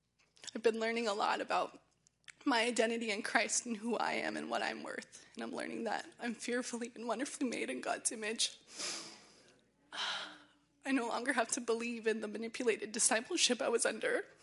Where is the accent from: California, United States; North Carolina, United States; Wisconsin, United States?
California, United States; Ventura; I'm 26 years old. I grew up here in Ventura. I didn't grow up around the faith